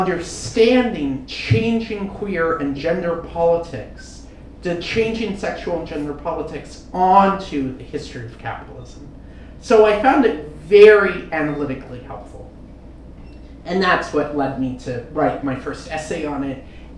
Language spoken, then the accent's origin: English; Eugene, Oregon, United States; I grew up here in Eugene, Oregon. This is where I'm from.